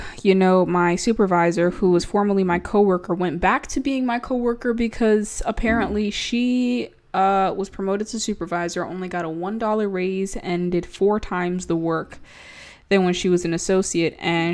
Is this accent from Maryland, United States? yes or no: yes; Maryland, United States; I'm from Maryland, y'all. I don't know how to say words.